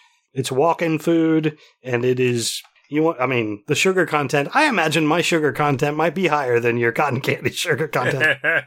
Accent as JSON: {"language": "English", "town": "Marion", "region": "Ohio", "country": "United States", "tie": "born or raised there", "said": "I grew up in Marion, Ohio, the home of the popcorn festival."}